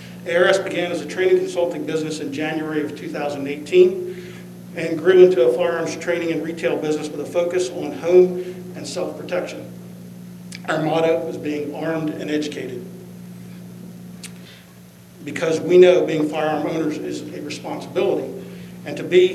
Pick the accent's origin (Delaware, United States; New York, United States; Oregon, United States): Delaware, United States; Lewes; I'm a lifelong Sussex County resident. Growing up outside of Lewis and now living outside of Milton.